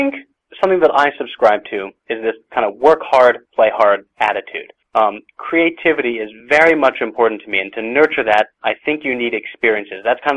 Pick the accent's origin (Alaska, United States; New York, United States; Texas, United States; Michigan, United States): New York, United States; New York City; And I was growing up in New York City at the time, and so we went off to the kind of Natural History Museum